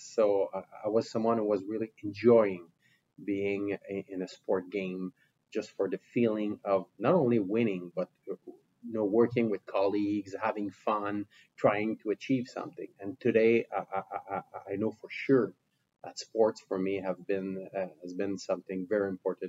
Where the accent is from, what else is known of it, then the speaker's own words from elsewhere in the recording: Quebec, Canada; Well, actually, I'm from a suburb of Montreal.